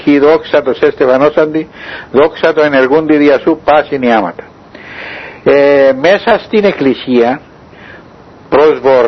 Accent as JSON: {"language": "Greek", "region": "Kyrenia District", "country": "Cyprus", "tie": "born or raised there", "said": "για όλη την επαρχία την Κερίνια, την οποία έζησα για 35 χρόνια. Την αγαπώ τον τόπο μου, θέλω να πάω πίσω στον τόπο μου"}